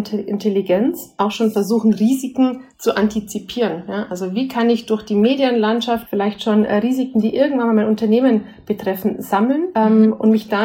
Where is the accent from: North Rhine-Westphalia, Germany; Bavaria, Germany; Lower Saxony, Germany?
Bavaria, Germany; ich komme aus dem Beratungsbereich bei PwC und wie man meiner stimmlichen Einfärbung schon hört, bin ich am Standort München zu Hause und komme aus Bayern.